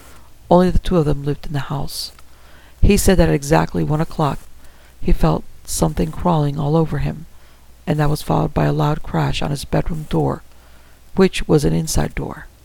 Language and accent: English; Placerville, California, United States; I moved in with some friends back in my hometown of Placerville. Placerville is an old mining town with a rich history to boot.